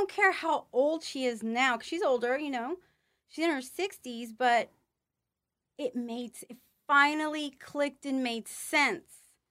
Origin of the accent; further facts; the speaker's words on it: Jersey Village, Texas, United States; I was raised in Jersey Village, Texas.